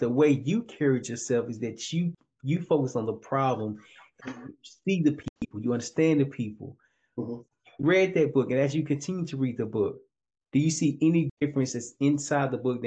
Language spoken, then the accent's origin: English; Little Rock, Arkansas, United States; also born or lived in San Diego; now in Tampa, United States; from San Diego back to my hometown back to here in Tampa, my hometown is Little Rock, Arkansas.